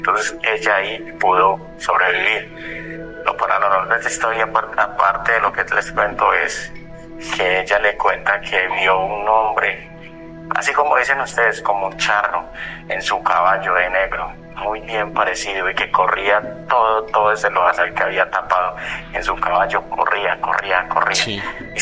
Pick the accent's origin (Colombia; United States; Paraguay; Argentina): Colombia; Medellín, Antioquia; pues mi madre, pues, nosotros somos de Medellín